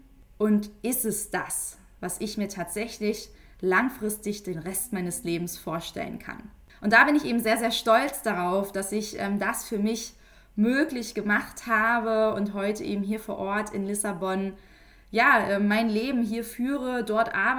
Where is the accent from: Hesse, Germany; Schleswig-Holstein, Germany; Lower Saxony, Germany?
Lower Saxony, Germany; Hanover; born there; Denn auch gerade so als gebürtige Hannoveranerin, Hannover, für all diejenigen, die es nicht kennen, ist eine sehr, sehr bodenständige Stadt, eine sehr unauffällige Stadt